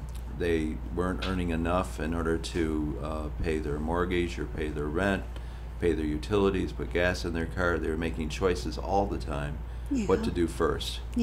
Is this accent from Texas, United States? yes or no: no; Michigan, United States; I'm from Michigan, and Ann Arbor has a better mix of blue-collar jobs and university jobs than we do here.